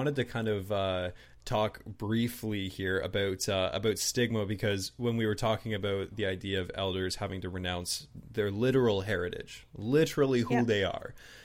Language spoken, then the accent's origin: English; New Brunswick, Canada; living in a sheltered white town here down in southern New Brunswick.